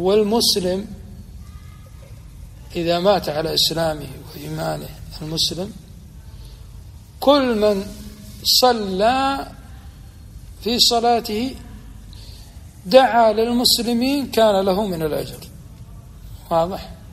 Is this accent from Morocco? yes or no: no; Kuwait; عندنا في الكويت وعي في هذا الحمد لله